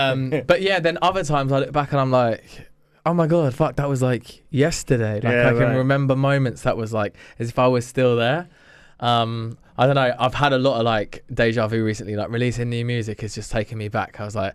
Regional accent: Spain; Like I grew up in Spain, I was so naive

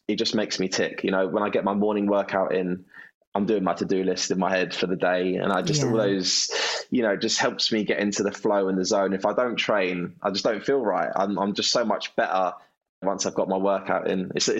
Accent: London, United Kingdom; because I was from London as well. Remember, I wasn't from the northeast

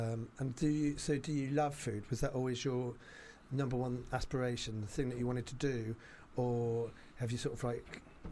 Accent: St Albans, East of England, United Kingdom; Oh, no, I grew up in St Albans.

